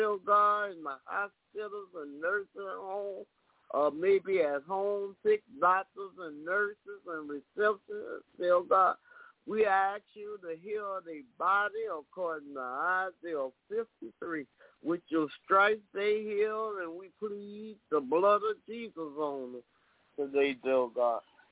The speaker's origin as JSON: {"language": "English", "town": "Homer", "region": "Louisiana", "country": "United States", "said": "I'm from Homer, Louisiana."}